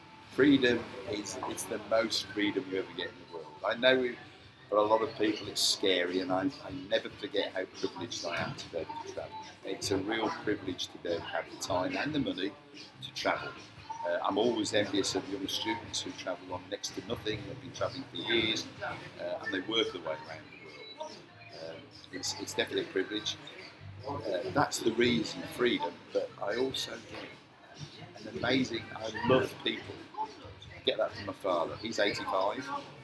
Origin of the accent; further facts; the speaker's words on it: Scotland, United Kingdom; born there; now in Solihull, United Kingdom; I live in a place called Solihull near Birmingham. But I was born in Scotland, and I've always had a passion for being Scottish.